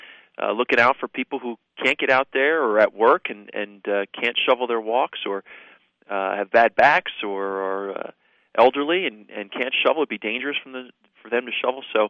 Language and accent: English; Clifton, United States; when I was growing up in Clifton, boy, I the snow days, I used to make a killing.